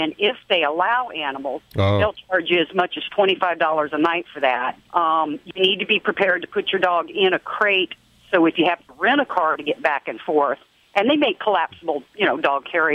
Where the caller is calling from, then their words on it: Florida, United States; I'm in Florida today.